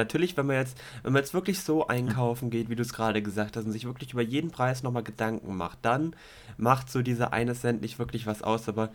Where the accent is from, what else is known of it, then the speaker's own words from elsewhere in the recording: Baden-Württemberg, Germany; Ich als Schwabe stehe so oder so auf Sonderaktionen und Rabatte